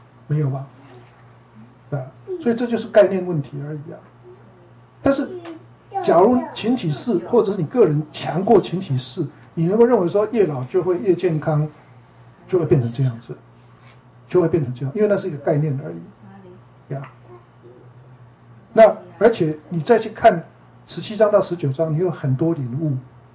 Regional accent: Yilan County, Taiwan; 我是宜兰人啊，我们以前在台湾啊，没有哪一天晚上不吃宵夜的啦

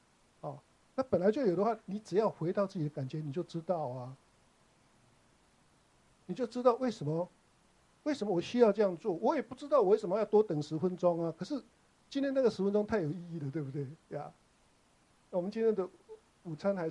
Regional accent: Taiwan; accent: Taiwanese Mandarin; 像我的国语就是没有办法啊，我就台湾国语啊

